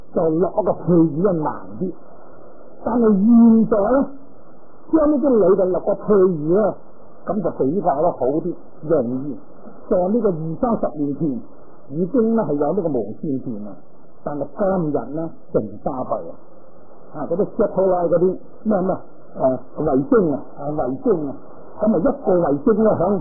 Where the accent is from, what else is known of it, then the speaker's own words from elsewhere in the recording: Hong Kong; 咁我哋香港出世，香港大噶啦